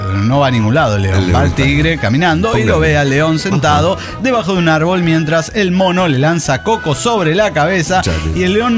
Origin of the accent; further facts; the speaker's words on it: Nezahualcóyotl, State of Mexico, Mexico; Soy el antisocial de Nezahualcóyotl, México.